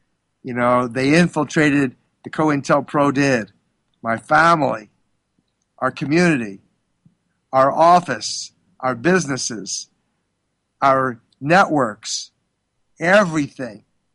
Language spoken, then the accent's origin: English; Philadelphia, Pennsylvania, United States; So it's just interesting, though, that I'm from Philadelphia, the city of brotherly love.